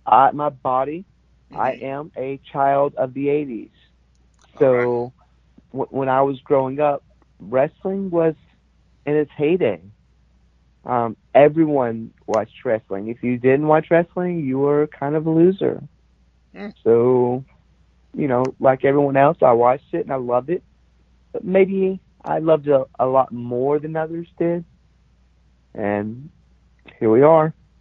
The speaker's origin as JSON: {"language": "English", "town": "Gadsden", "region": "Alabama", "country": "United States", "said": "Originally. My first place was Gadsden, Alabama."}